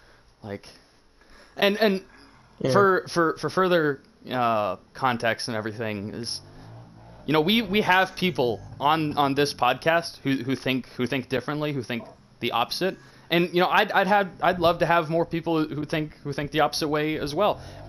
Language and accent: English; Michigan, United States; in my home state, Michigan, down in Flint